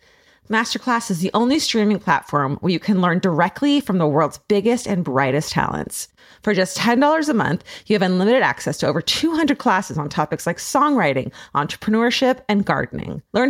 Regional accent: Greencastle, Indiana, United States; born in my hometown of Greencastle, Indiana in 1872

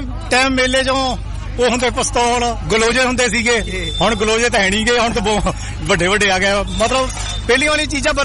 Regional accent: Tajpur, Punjab, India; ਪਿੰਡ ਦਾ ਆਪਣਾ ਤਾਜਪੁਰ ਆ

